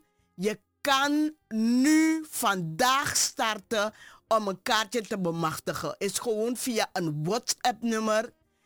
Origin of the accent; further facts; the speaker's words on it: Suriname; ik had zoiets, ik ben een Surinaamse vrouw